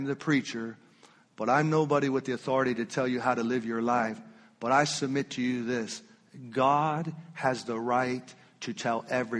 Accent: United States; I feel, especially as an American, we have rights and we have freedoms and we have privileges

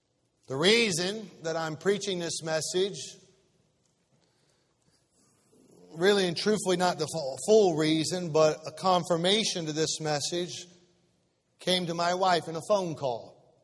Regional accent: United States; But I still am glad I'm an American. And I'm glad I live in this great country.

